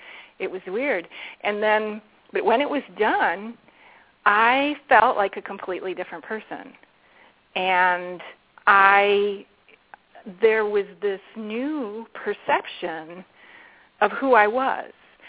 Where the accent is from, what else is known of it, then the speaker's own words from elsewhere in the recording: Detroit, Michigan, United States; I grew up in Detroit, Michigan, and you know, the Motor City